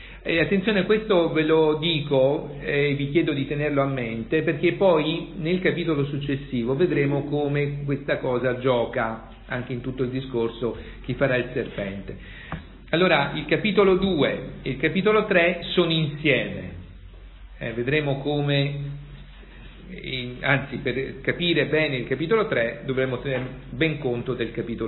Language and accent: Italian; Grottaglie, Apulia, Italy; Io sono di Grottaglie, per cui no, ho in mente gente, li vedo ancora oggi, dei ceramisti che lavorano, no, con la terra.